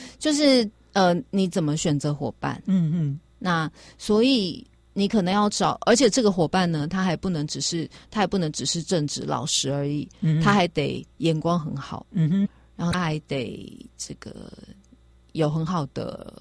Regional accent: Taiwan; 这是我们在台湾日常的一个对话的方式

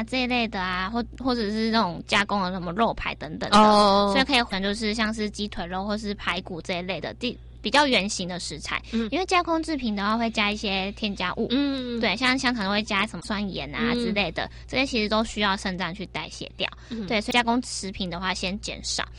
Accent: Tainan, Taiwan; 因为我是台南人，我还蛮喜欢吃甜食的

